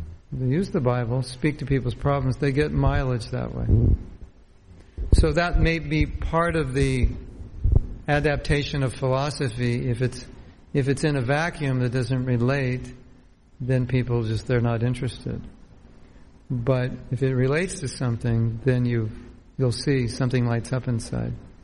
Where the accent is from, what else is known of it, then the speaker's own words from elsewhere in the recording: United States; we're American grihastas trying to, you know, pay our bills.